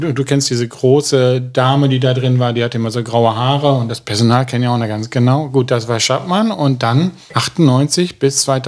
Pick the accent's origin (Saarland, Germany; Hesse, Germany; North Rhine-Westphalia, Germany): Hesse, Germany; Darmstadt; Ich bin ja da quasi in der Ecke groß geworden. Ich bin auf Darmstadt groß geworden, wollte ich mal sagen.